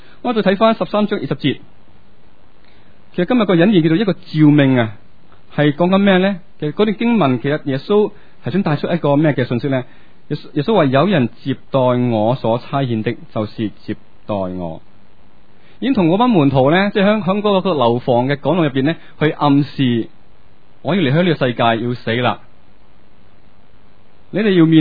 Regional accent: Hong Kong; 我哋香港人有冇咩代表嘅树噶？

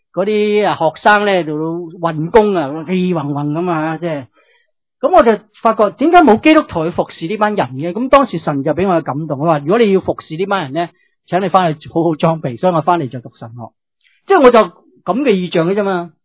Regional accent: China; 我哋中国人呢真係要学嘅。

